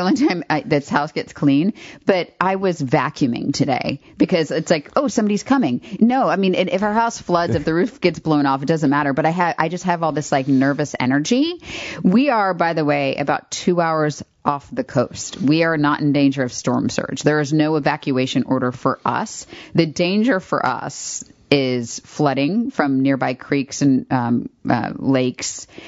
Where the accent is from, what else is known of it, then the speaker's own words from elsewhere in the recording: Florida, United States; I grew up in Florida. You grew up here in North Carolina. I grew up with storms